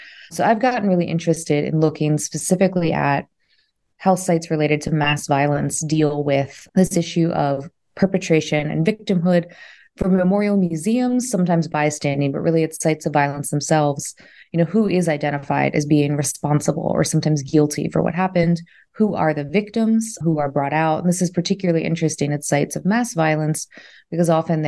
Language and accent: English; Baltimore, Maryland, United States; I'm from Baltimore in the US.